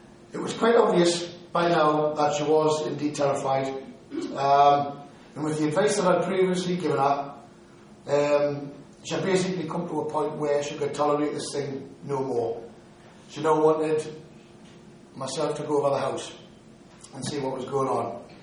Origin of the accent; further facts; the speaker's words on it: Newcastle upon Tyne, North East England, United Kingdom; As you know, we're from Newcastle, well, I'm from Newcastle upon Tyne.